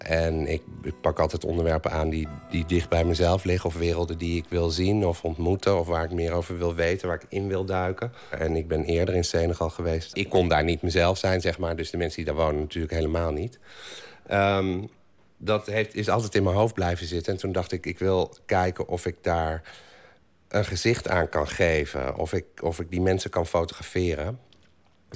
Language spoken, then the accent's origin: Dutch; North Brabant, Netherlands; now in Amsterdam, Netherlands; Maar ik ben geen oorspronkelijke Amsterdammer. Toen ik opgroeide in Brabant, toen had ik wel een beetje het only gay in the village gevoel